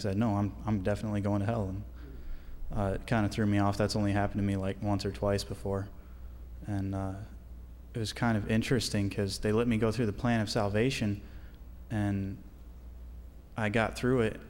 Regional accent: Michigan, United States; it was really nice to see like the same kind of trees I have back home, even though I grew up in Michigan.

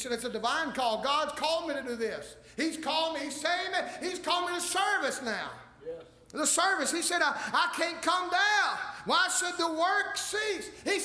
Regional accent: Shingle Holler, North Carolina, United States; I grew up in Shingle Holler, North Carolina. I'm talking about redneck to the core.

